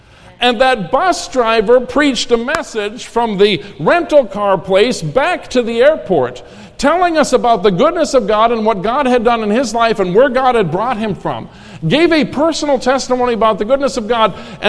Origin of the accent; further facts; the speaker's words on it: Minnesota, United States; very depressing and dark news was coming to us from my home state of Minnesota.